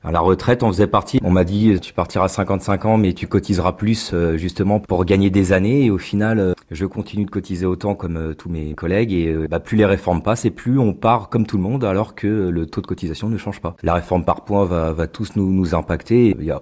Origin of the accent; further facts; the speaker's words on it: Brittany, France; je suis breton, j'ai travaillé à Trappes et à Versailles, donc à 475 km.